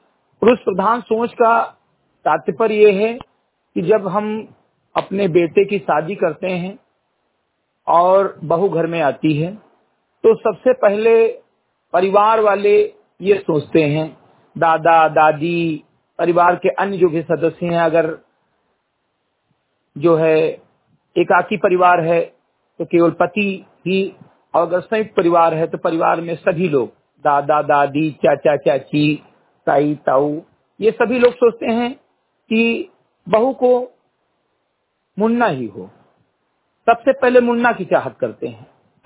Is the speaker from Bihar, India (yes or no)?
no; Bahraich, Uttar Pradesh, India; ग्राम सभा समिति कटई विकासखंड में ध्रुवा जनपद बहराइच का मूल निवासी हूं